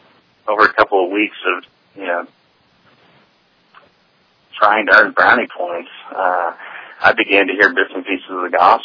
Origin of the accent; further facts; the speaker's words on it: Bible Belt, United States; And so, I grew up in Bible Belt USA, small town, religious community. The joke is there's about 1,500 people and about 1,600 churches.